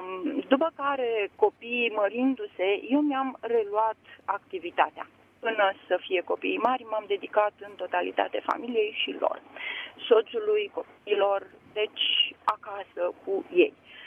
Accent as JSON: {"language": "Romanian", "region": "Bucharest", "country": "Romania", "said": "sunt din București."}